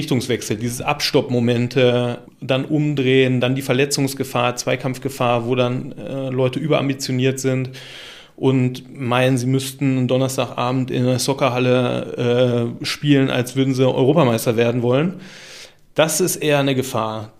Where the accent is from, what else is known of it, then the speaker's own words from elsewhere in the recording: Oberhausen, North Rhine-Westphalia, Germany; born there; now in Münster, Germany; Ich bin 34 Jahre alt, ein gebürtiger Oberhausener, bin zum Studium 2009 nach Münster gekommen und bin hängen geblieben in Münster